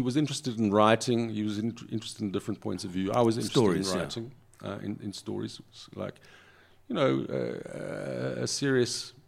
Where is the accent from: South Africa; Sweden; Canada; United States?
South Africa; Cape Town, Western Cape; also born or lived in Pretoria / Durban; I was born in Pretoria, and I went to school in Cape Town.